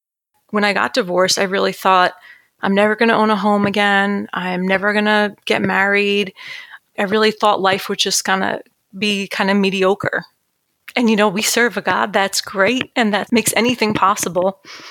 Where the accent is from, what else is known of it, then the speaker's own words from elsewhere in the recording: New Jersey, United States; now in Texas, United States; I moved from New Jersey. I'm from New Jersey originally, and I moved to Texas with my boyfriend at the time.